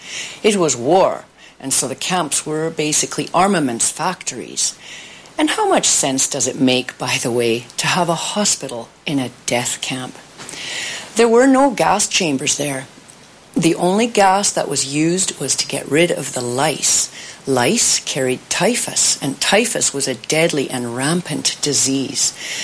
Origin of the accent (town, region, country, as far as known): Canada; born or raised there